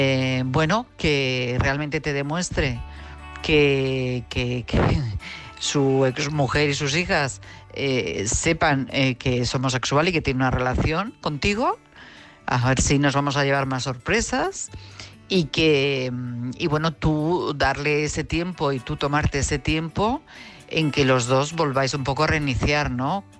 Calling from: Madrid, Community of Madrid, Spain; de Madrid.

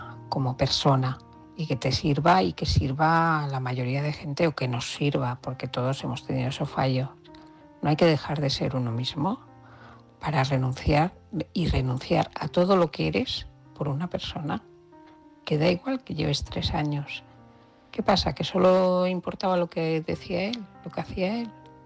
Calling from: Barcelona, Catalonia, Spain; de Barcelona.

